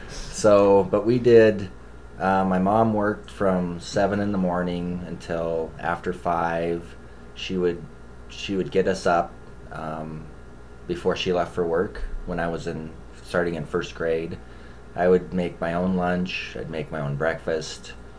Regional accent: Helena, Montana, United States; also born or lived in Denver, United States; he didn't want his kids growing up in Denver, and so they moved to Helena. And we lived in...

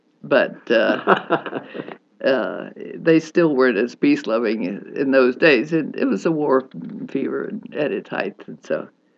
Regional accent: Washington, District of Columbia, United States; born there; I was born in 1925 in Washington, D.C., Northwest Washington.

